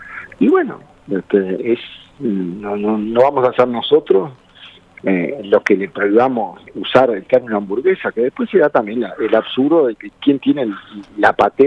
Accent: Uruguay; nosotros como uruguayos le tenemos que declarar la guerra

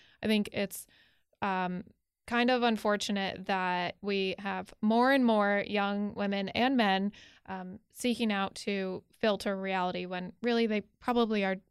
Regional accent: Connecticut, United States; I'm from Connecticut. We never really had a football team.

